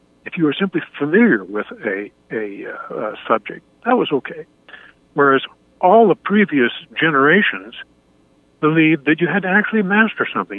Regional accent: Juneau, Alaska, United States; just trying to help teenagers in my hometown in Juneau, Alaska.

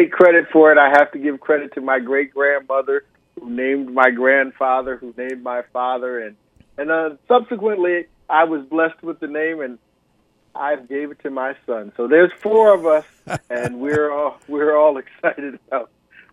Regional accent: Camden, New Jersey, United States; I've come from the inner city. I grew up in Camden, New Jersey, and for those of your listeners who know where Camden is, Camden's right next to Philadelphia, and it was a nice place to grow up

